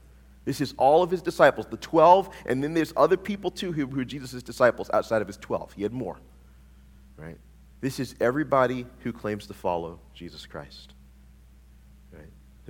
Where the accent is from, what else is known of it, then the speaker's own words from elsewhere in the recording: the South, United States; Forgot where I lived. I'm sorry. I'm a Southerner, right? So many of us in the Pacific Northwest are familiar with kerosene lamps and things like that.